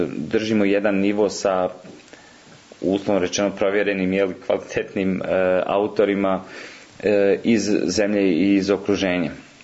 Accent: Bosanski Brod, Republika Srpska, Bosnia & Herzegovina; Ja sam inače iz Bosanskog Broda i mnogo sam pisao o mojim nekim iskustvima i djetinjstvu koje sam proveo tamo.

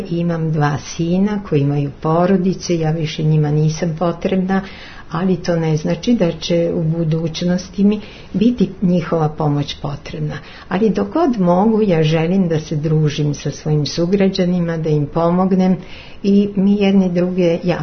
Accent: Belgrade, Serbia; born there; also born or lived in Bosnia; iako sam rođena u Beogradu.

